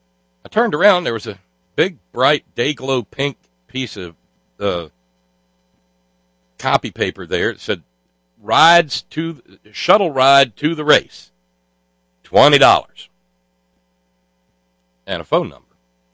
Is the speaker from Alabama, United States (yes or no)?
yes; Florence, Alabama, United States; I grew up in North Florence, just not North Florence, South Carolina, North Florence, Alabama.